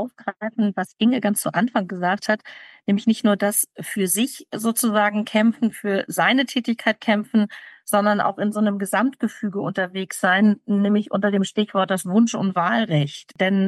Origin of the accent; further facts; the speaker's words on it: Hamburg, Germany; ich komme aus Hamburg, da grenzen wir gleich an mehrere Bundesländer an.